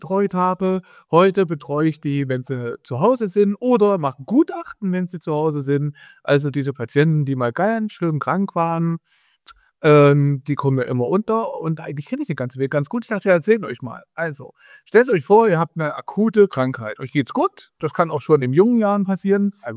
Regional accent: Ilmenau, Thuringia, Germany; heute aus Ilmenau, meiner alten Heimatstadt.

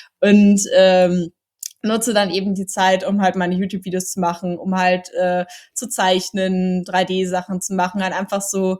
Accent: Bavaria, Germany; weil ich bin in der Nähe von München halt geboren und aufgewachsen. Das heißt, es ist so ein bisschen hier so meine Hood. Ich kenne so München von Kindheit an.

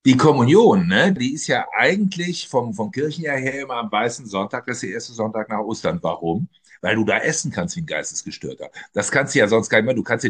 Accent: Mönchengladbach, North Rhine-Westphalia, Germany; In Mönchengladbach, also in Rheid, in dem Kaff, wo ich herkomme

